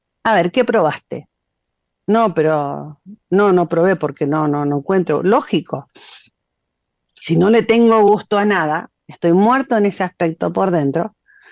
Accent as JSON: {"language": "Spanish", "town": "Resistencia", "region": "Chaco", "country": "Argentina", "moved": "yes", "lives_now": "Buenos Aires, Argentina", "said": "Me reía porque cuando hablaba y contaba mi experiencia cuando salí de Resistencia, les cuento que me pienso ir de Buenos Aires también."}